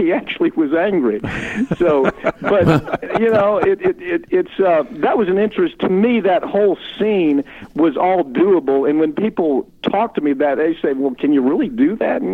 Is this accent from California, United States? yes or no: no; Florida, United States; I was raised in Florida, and they have every right to be angry